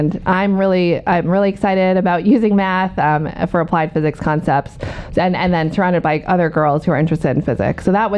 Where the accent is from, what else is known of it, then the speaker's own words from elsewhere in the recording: Rochester, New York, United States; I grew up in Rochester, New York.